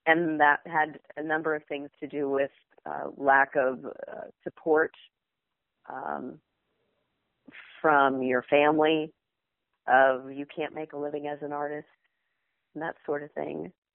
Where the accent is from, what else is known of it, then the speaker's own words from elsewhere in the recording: New Jersey, United States; I was living in New Jersey at the time. I grew up in New Jersey.